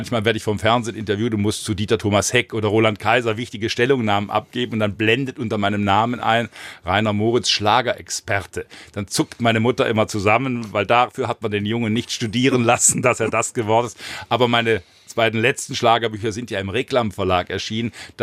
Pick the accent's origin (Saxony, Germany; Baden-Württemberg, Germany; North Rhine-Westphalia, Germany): Baden-Württemberg, Germany; Heilbronn; über meine Kindheit und Jugend in Heilbronn, 60er, 70er Jahre geschrieben.